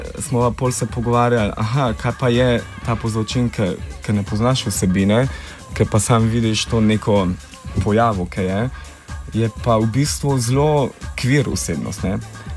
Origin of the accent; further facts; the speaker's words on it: Prekmurje, Slovenia; sem odraščal v Prekmurju